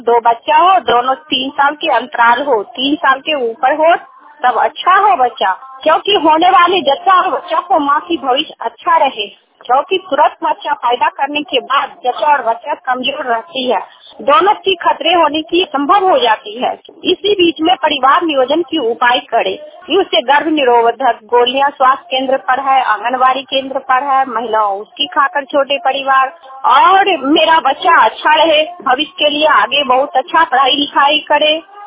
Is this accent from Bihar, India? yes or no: yes; Khatua, Bihar, India; नालंदा जिला की रहने वाली हूँ। नालंदा जिला के हरनौत प्रखंड बसनीवा पंचायत खटुआ गांव की रहने वाली हूँ।